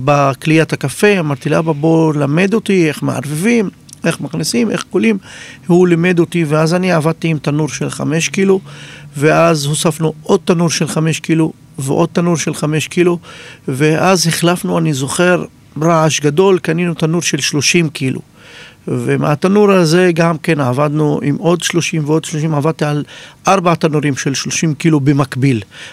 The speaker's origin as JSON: {"language": "Hebrew", "town": "Shefa-Amr", "region": "Northern District", "country": "Israel", "tie": "born or raised there", "said": "אני עצמי גדלתי וחונכתי בשפרעם, אני בן של שפרעם מאז ומתמיד, ולמדתי גם בלימודי הערב וגם כל הזמן נשארתי שם שעבדתי, למדתי, ולכן אני שפרעם אסלי מה שנקרא."}